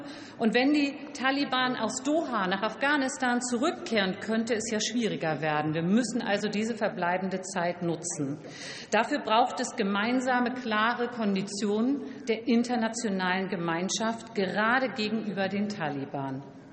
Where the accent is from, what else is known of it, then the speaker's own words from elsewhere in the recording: Hamburg, Germany; Meine Heimatstadt Hamburg ist schnell vorangegangen